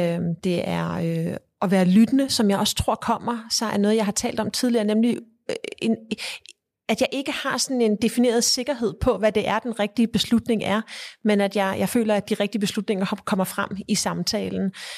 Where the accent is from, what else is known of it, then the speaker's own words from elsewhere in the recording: Dubai, United Arab Emirates; also born or lived in Saudi Arabia; men han blev udstationeret i Saudi-Arabien og i Dubai, i de Forenede Arabiske Emirater, så der havde jeg meget store dele af min barndom, voksede jeg op i Mellemøsten.